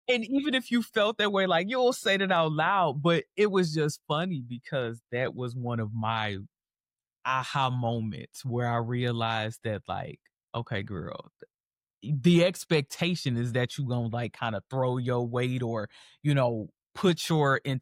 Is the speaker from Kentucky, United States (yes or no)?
no; Detroit, Michigan, United States; So I grew up in Detroit, and we've talked about this.